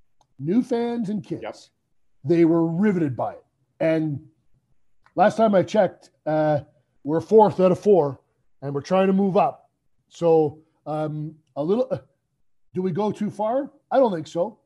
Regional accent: Peterborough, Ontario, Canada; so I'm from Peterborough, Ontario.

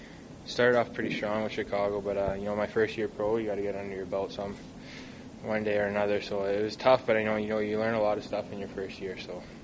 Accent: Toronto, Ontario, Canada; I'm from Toronto, right? So I went to St. Mike's

